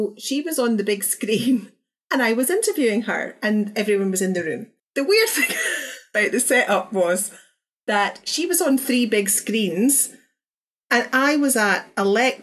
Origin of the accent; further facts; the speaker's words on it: Scotland, United Kingdom; And I know the answer to that because I'm Scottish.